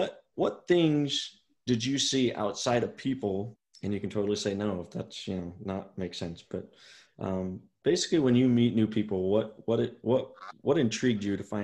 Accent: Boise, Idaho, United States; He doesn't want to hang out with a poor ghetto kid like me. I'm from South Central Boise, you know

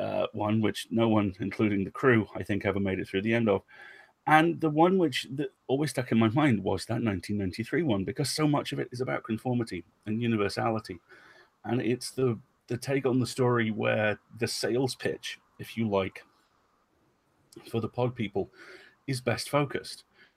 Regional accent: Isle of Man; I grew up on the Isle of Man, which is a small scrap of land halfway between the UK and Ireland. And by small, I mean it's 30 kilometers long. You can walk down it in a day.

